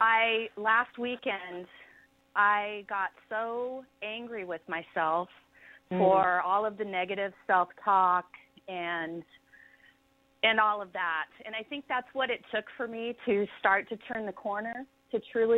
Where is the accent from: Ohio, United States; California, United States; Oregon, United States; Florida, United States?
Oregon, United States; Portland; I am from Portland, Oregon.